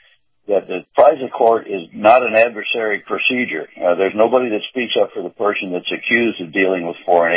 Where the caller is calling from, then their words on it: Sarasota, Florida, United States; in Sarasota.